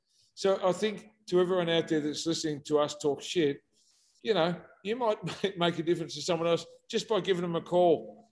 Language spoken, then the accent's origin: English; Australia; Oh, you know, and this is part of being Australian, part of having mates.